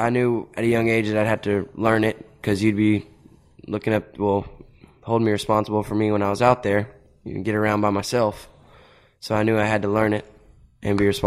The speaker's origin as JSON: {"language": "English", "town": "Edna", "region": "Texas", "country": "United States", "tie": "born or raised there", "lives_now": "Victoria, United States", "said": "I grew up in Edna. We didn't have that. We had a blue trash can for trash and everything you put in it. I just moved to Victoria a year ago"}